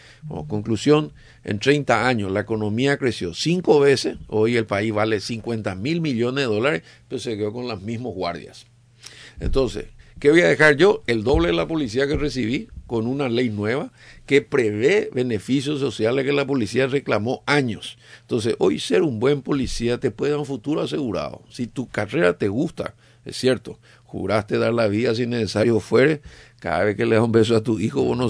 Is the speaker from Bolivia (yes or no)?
no; Ecuador; Nosotros tenemos 54. Tenemos una masacre en Guayaquil.